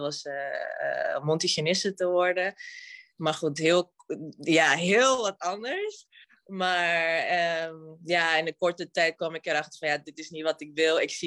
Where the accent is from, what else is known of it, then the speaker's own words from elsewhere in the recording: Bonaire, Caribbean Netherlands; first language Spanish; Dutch is a second language; Ik kom uit Bonaire. Mijn ouders zijn Dominicaans. Dus ik ben opgegroeid in een... We spraken Spaans thuis. En met mijn vrienden sprak ik papiaments.